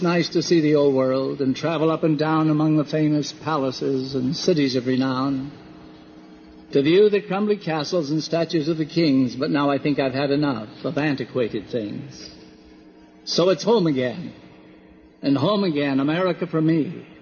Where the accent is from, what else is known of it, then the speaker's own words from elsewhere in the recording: United States; I appreciate more than I can say this opportunity to speak to you frankly as an American, one who prizes his citizenship in this blessed land.